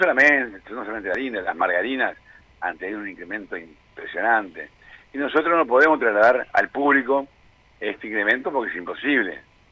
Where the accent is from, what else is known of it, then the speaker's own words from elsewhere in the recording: Misiones, Argentina; acá como vicepresidente soy acá de Misiones